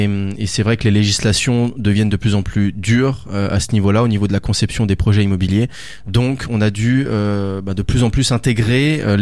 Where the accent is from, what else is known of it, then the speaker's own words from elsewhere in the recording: Auvergne-Rhône-Alpes, France; Alors moi, j'ai déjà des parcs nationaux chez moi en Haute-Savoie, parce que je viens de pas très loin d'Annecy, pas très loin de Chamonix